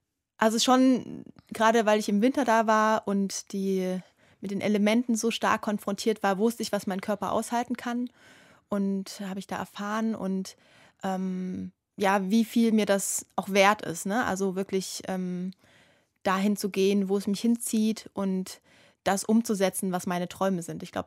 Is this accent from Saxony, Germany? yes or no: yes; Saxony, Germany; Ja, ich komme ja aus Sachsen und bin da schon ländlich aufgewachsen, aber halt ziemlich normal.